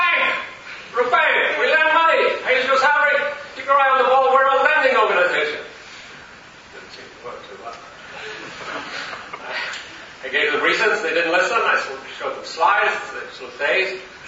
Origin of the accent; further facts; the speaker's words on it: Sydney, New South Wales, Australia; moved away as an adult; now in Washington, D.C., United States; Well, I was born in Sydney, Australia. I grew up there.